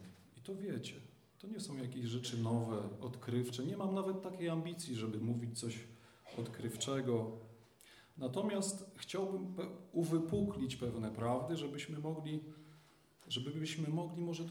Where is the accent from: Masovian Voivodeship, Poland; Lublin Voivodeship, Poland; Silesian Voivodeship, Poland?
Masovian Voivodeship, Poland; Ciechanów; jestem z Ciechanowa.